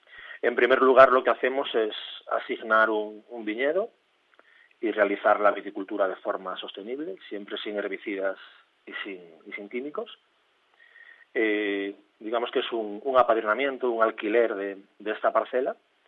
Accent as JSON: {"language": "Spanish", "region": "Galicia", "country": "Spain", "tie": "born or raised there", "said": "he vuelto para trabajar aquí y para poner en valor mi tierra. Soy nieto de viticultores, mis cuatro abuelos son viticultores. Siempre he visto cómo la tierra nos ha dado de comer y siempre he valorado todo el patrimonio que tenemos en Ribera Sacra."}